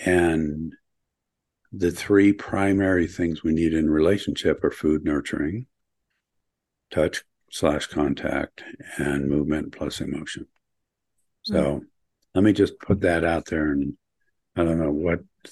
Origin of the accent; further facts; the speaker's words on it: Ohio, United States; now in Colorado, United States; I grew up in Ohio, but I moved to Colorado in 1970.